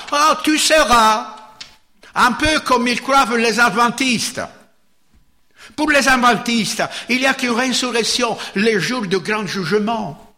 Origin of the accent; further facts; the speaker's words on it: Italy; Moi, je suis italien, mais j'ai un peu appris à regarder les virgules, les points et tout ça.